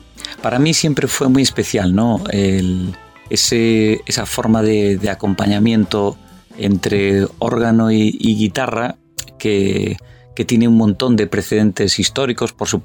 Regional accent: Vigo, Galicia, Spain; enfrente de la ciudad de Vigo, que es mi ciudad natal.

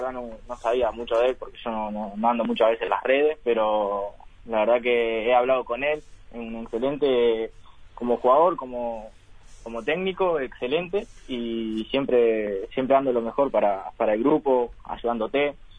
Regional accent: Las Piedras, Canelones, Uruguay; Las Piedras, Canelón.

